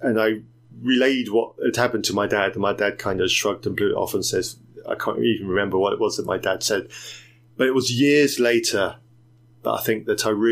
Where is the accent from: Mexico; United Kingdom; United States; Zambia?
Zambia; some of the stories and examples on the stories that I heard growing up in Zambia